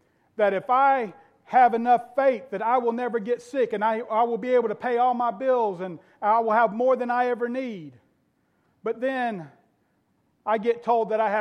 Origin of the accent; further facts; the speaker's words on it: Florida, United States; because I grew up in Florida, and I spent all times, and you can have all time in the sun